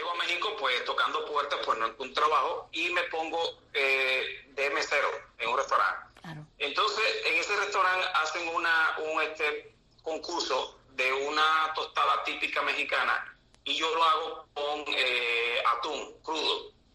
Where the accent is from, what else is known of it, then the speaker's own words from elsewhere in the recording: Manzanillo, Granma, Cuba; soy de Manzanillo.